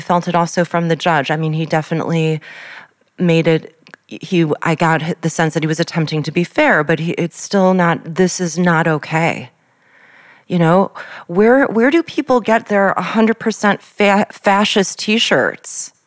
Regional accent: United States; being an American, being Jewish.

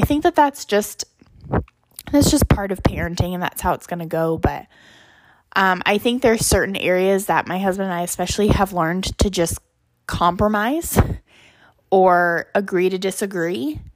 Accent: Alaska, United States; He was growing up in Arizona. I was growing up in Alaska.

